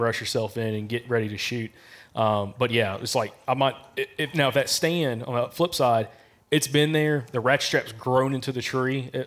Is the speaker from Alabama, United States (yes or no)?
yes; Alabama, United States; when they learned I was from Alabama, they're like, "Dude, you got pigs down there? You got hogs?"